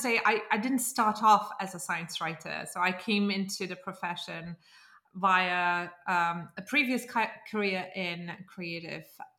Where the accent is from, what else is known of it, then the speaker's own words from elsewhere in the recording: Germany; I grew up in Germany, and I wasn't one of the smartest kids.